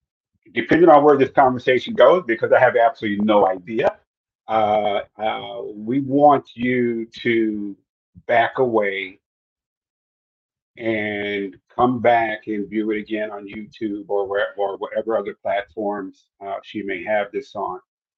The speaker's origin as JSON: {"language": "English", "town": "Los Angeles", "region": "California", "country": "United States", "tie": "born or raised there", "said": "In 1971, my family, we were very poor. I grew up in South Central LA. I went to 11 grade schools before I graduated high school."}